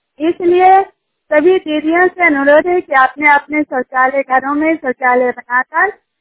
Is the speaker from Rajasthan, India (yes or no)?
no; Juniyar, Bihar, India; मैं जुनियार के रहने वाली हूँ और नालंदा जुनियार के रहने वाली हूँ।